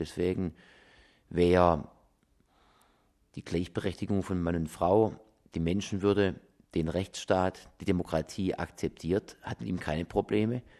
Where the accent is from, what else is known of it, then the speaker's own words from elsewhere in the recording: Stuttgart, Baden-Württemberg, Germany; born there; Ich bin evangelischer Christ, in Stuttgart geboren. Und Stuttgart ist nun mal mehrheitlich evangelisch geprägt durch die Reformation. Ich bin in Korntal aufs Gymnasium gegangen.